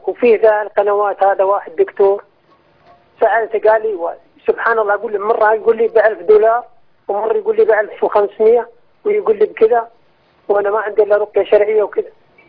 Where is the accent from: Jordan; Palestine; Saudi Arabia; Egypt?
Saudi Arabia; انا سعودي.